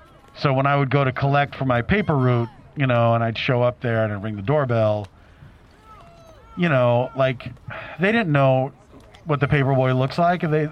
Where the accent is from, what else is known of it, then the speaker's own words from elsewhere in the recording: New York, United States; no, because I'm born and raised in New York.